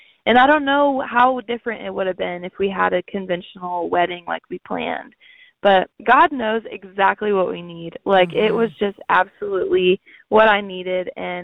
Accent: New York, United States; now in Nashville, United States; Growing up in New York, it just didn't seem like that was a really viable career option. But living in Nashville, it definitely seemed possible.

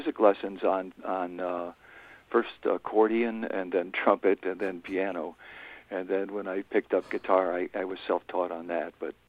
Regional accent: Chicago, Illinois, United States; now in Cleveland, United States; Originally, yeah, I came from Chicago, but Cleveland area is my home. I've been here since 1968, so it's where I belong.

